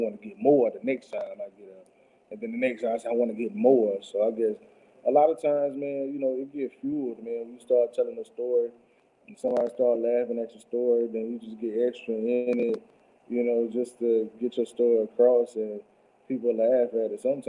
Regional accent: Quincy, Florida, United States; I'm born and raised in Quincy, Florida.

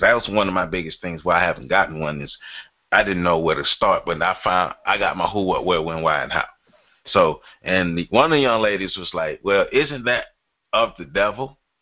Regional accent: Tallahassee, Florida, United States; We're from the Bible Belt South. Pat and I, we're from Tallahassee, Florida, which is North Florida, which is right in the middle of the Bible Belt.

